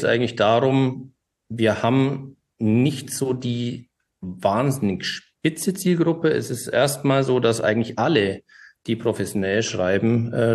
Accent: Augsburg, Bavaria, Germany; Ich bin auch aus Augsburg, geboren in Augsburg, war auch die meiste Zeit in Augsburg, bis auf eine kleine Episode in Kempten im Allgäu hier in der Nähe.

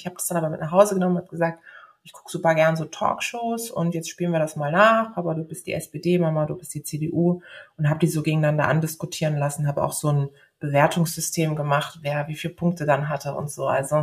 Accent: Karlsruhe, Baden-Württemberg, Germany; ich war 20 Jahre alt, als ich kandidiert habe für die Landtagswahl in Karlsruhe oder in Baden-Württemberg, in meiner Heimatstadt Karlsruhe.

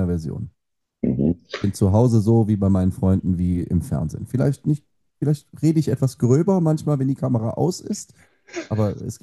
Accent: Rhineland, Germany; now in Bavaria, Germany; ich bin ja Rheinländer, also nenne ich meinen Sohn selbstverständlich Männlein.

